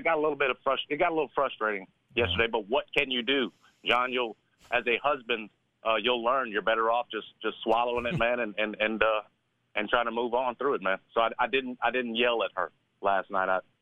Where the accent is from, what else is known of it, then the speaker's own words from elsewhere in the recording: Chicago, Illinois, United States; You know, I'm a Chicagoan.